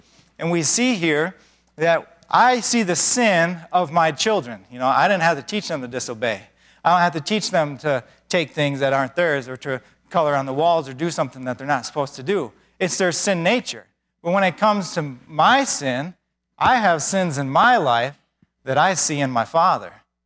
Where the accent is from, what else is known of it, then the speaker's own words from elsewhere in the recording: Michigan, United States; When we're in Michigan, we're from Michigan, and we have the snow piles, or we have a foot of snow